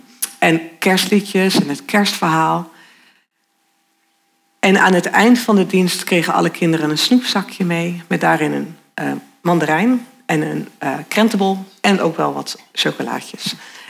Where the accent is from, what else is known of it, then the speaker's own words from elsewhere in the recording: Randstad, Netherlands; now in Emmeloord, Netherlands; Nou, ik kom uit de Randstad.